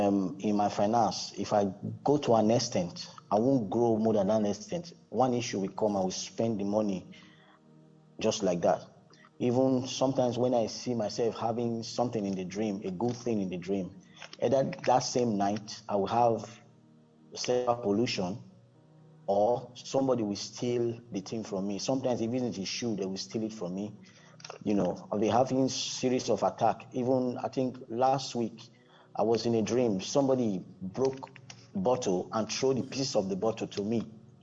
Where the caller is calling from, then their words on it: Ireland; I'm streaming from the Republic of Ireland.